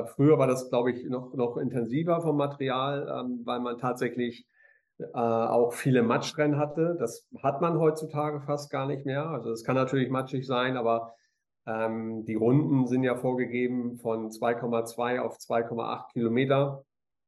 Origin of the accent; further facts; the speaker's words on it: Neumünster, Schleswig-Holstein, Germany; born there; Dann Neumünster, meine Geburtsstadt, wenn du so möchtest